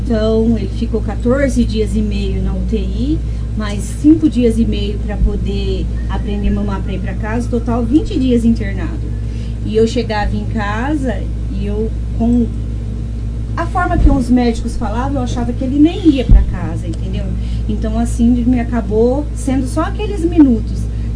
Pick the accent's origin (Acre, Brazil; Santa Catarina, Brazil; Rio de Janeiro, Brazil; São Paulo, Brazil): São Paulo, Brazil; Porto Ferreira; que eu sou de Porto Ferreira